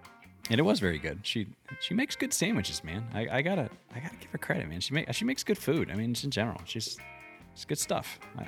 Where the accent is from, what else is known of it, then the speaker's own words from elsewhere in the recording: United States; It's on a croissant. I'm American.